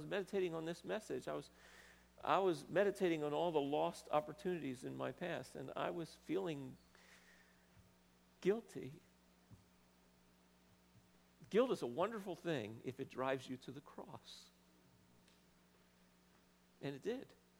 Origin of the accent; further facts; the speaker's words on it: Philadelphia, Pennsylvania, United States; When I grew up in Philadelphia, I used to deliver the Philadelphia Bulletin.